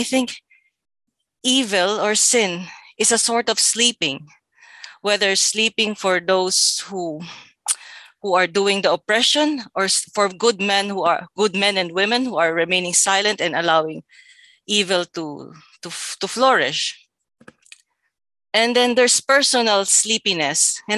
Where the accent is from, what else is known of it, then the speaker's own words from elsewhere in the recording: Philippines; So I just declared myself as a Filipino.